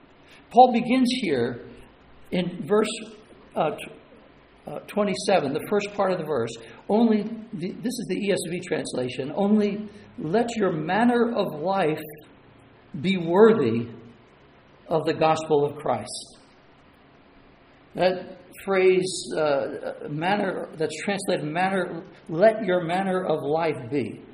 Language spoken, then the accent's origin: English; United States; We enjoy such great freedoms in this country. I'm glad I'm an American.